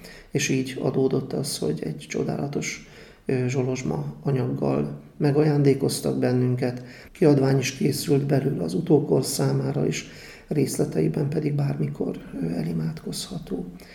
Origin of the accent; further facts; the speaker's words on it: Zalaegerszeg, Zala, Hungary; mivel én magam is zalaegerszegi vagyok